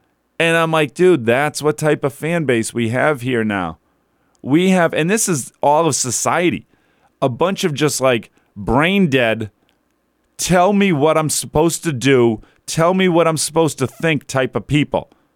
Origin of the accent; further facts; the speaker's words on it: Methuen, Massachusetts, United States; Where my hometown. That's where I grew up, Methuen.